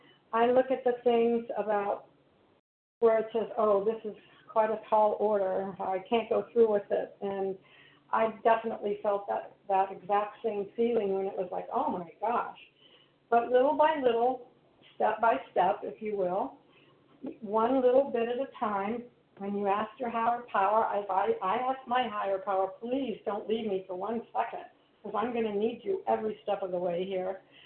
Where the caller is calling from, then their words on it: North Carolina, United States; I am gratefully recovered from North Carolina.